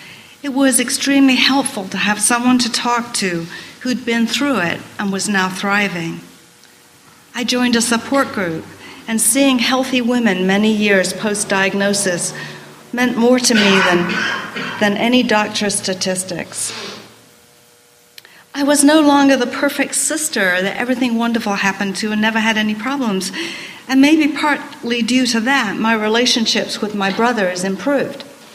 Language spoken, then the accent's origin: English; England, United Kingdom; moved away as an adult; now in United States; Growing up in England in the 50s, I never heard the word cancer mentioned.